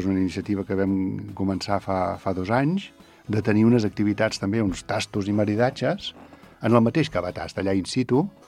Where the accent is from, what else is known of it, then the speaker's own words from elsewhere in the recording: Gelida, Catalonia, Spain; Jo soc gelidenc, és a dir, jo soc fill de Gelida i visc a Gelida, tot i que soc de Sant Sadurní també, perquè fa 37 anys que visc aquí moltes hores